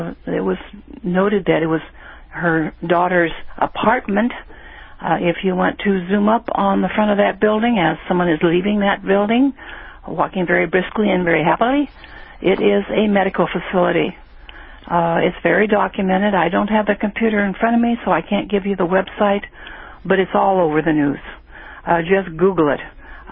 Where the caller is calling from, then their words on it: San Diego, California, United States; I'm calling from the San Diego area